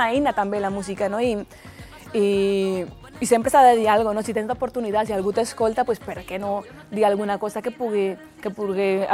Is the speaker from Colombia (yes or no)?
yes; Bogotá, Colombia; now in Spain; Jo vinc de Bogotà, o sigui, Bogotà, clar, és caos, no? I arribar a les cases va ser una mica com, uf, què passa aquí?